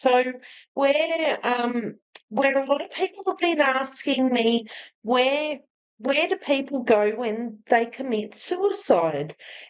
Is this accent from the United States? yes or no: no; Australia; I'm from Australia.